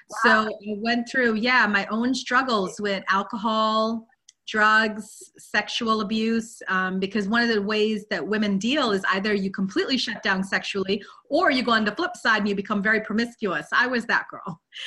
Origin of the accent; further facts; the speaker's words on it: Guyana; also born or lived in London, United Kingdom; So I am British born. I was born in London, but I grew up in Guyana, South America. I came from South America, a third world country. We are a very poor country.